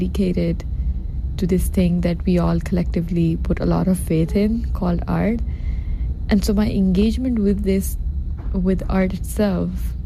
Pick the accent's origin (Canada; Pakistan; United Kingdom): Pakistan; moved away as an adult; now in United States; I'm originally from Pakistan, and I just moved here less than 5 to 6 months ago.